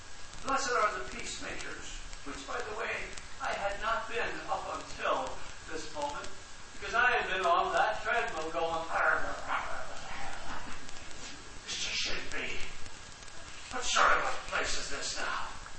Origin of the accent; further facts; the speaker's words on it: Northern Ireland, United Kingdom; moved away; I come from Northern Ireland, the monoculture. Everybody's white there. You're either a Protestant or a Catholic, and that's your world.